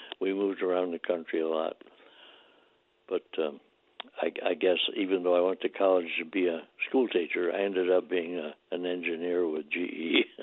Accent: New York, United States; I was back in New York State, which was my home state, and I got to see my family

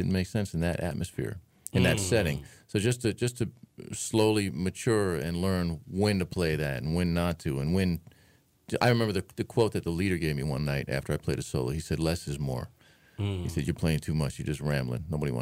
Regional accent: New York City, New York, United States; also born or lived in Atlanta; I'm from New York. I'm born in New York City and grew up there and then moved upstate New York at a young age.

